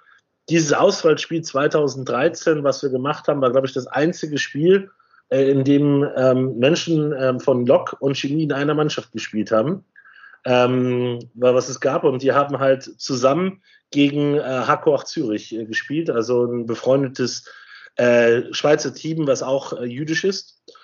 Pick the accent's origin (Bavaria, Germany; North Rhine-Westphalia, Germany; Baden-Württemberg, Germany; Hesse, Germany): North Rhine-Westphalia, Germany; Also ich komme ja persönlich aus dem Rheinland, beziehungsweise aus dem Ruhrgebiet, was ja alles ineinander übergeht. Man hört es dann ganz schnell